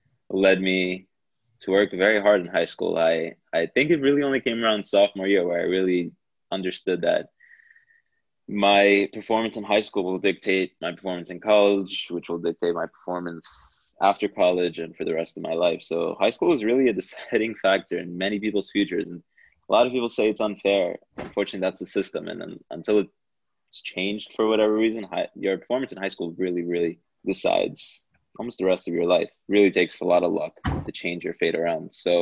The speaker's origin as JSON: {"language": "English", "town": "Queens", "region": "New York", "country": "United States", "tie": "born or raised there", "said": "So like you said, I grew up in Queens, New York."}